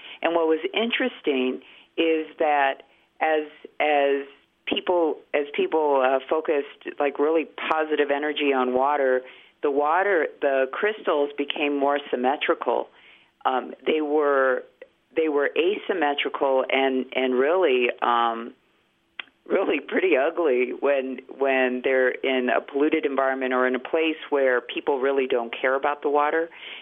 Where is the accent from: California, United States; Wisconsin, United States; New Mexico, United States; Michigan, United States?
New Mexico, United States; Taos; I grew up in Taos, and like my family and their family and their family and on and behind on and on.